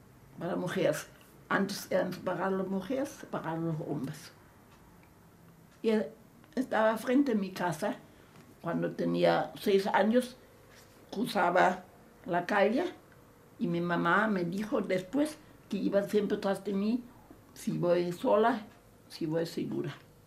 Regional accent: Germany; moved away; Cuando yo salí de Alemania, una estación se desmayó.

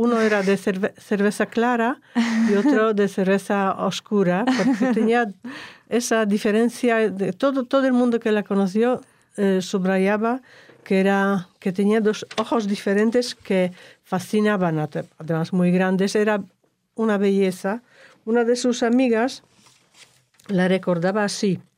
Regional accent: Poland; Spanish is a second language; moved away as an adult; now in Spain; Yo soy polaca, pero llevo en España más de 30 años.

